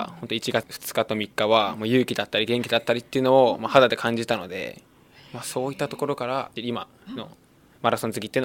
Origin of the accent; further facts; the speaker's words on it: Fujisawa, Kanagawa, Japan; ずっと藤沢ですね。